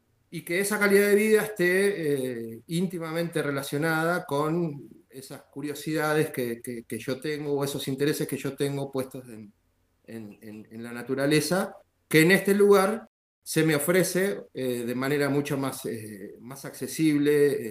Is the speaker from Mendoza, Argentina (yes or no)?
no; Buenos Aires, Argentina; now in Pueblo Belgrano, Argentina; Nací en Buenos Aires y he vivido en varios lugares del país, pero los últimos años los pasé en Buenos Aires.